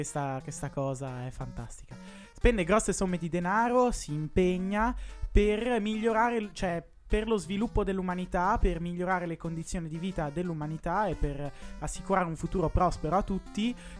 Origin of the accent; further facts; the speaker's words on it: Como, Lombardy, Italy; io parlo da comasco